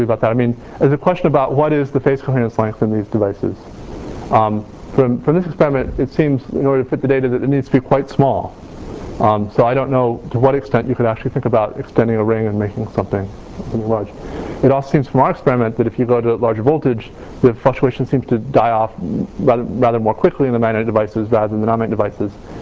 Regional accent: Kentucky, United States; I apologize for the pronunciation, but you know, I'm from Kentucky

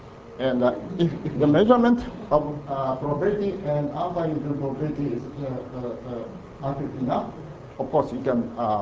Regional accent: Brazil; English is a second language; So I'm come from Brazil.

